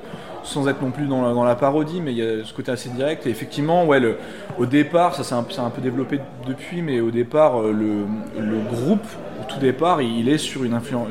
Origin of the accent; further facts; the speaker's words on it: Grenoble, Auvergne-Rhône-Alpes, France; On est de Grenoble, oui.